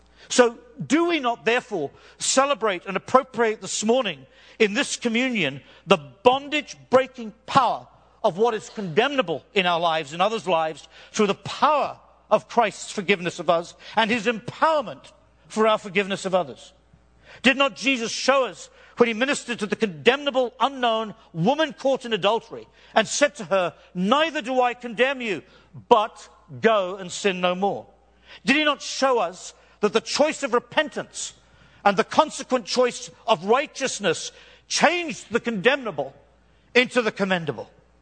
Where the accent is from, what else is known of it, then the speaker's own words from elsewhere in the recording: United Kingdom; Sorry. I'm British.